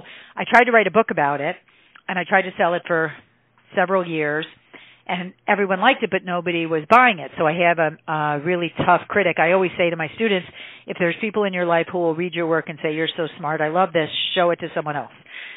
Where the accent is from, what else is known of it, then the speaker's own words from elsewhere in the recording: Michigan, United States; what was it like growing up in Michigan with a doctor father having a normal family and a normal life?